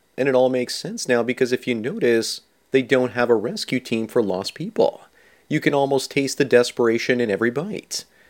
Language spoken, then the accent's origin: English; Belgrade, Serbia; now in Canada; I remember Belgrade looking like that in the 1980s, when I was a kid over there.